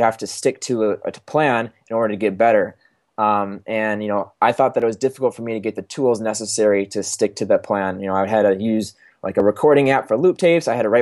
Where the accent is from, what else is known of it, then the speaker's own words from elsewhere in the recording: Chicago, Illinois, United States; I was, going to school down in Texas. I'm from Chicago, Illinois originally, and so, I was at home for the summer